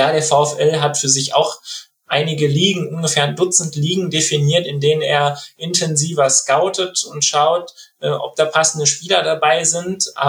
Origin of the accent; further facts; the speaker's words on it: Bochum, North Rhine-Westphalia, Germany; Und ich persönlich hoffe als Bochumer, dass das so bleibt.